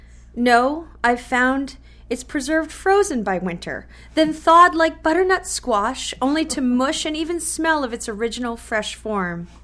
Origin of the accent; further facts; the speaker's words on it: Worcester, Massachusetts, United States; now in Exeter, United States; I think I heard the word Worcester in the crowd. I'm from Worcester originally, but I live in Exeter now.